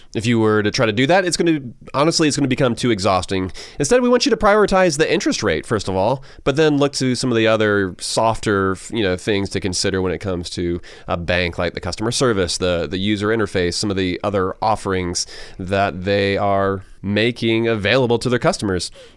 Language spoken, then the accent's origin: English; Georgia, United States; Like, as someone who is born and raised in Georgia, I have so many friends who would be offended